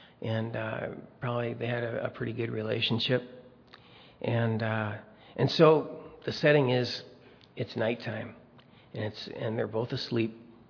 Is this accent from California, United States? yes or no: no; Saint Paul, Minnesota, United States; I said, "Yeah, I'm from Minnesota." What part?" And I said, "Oh, St. Paul."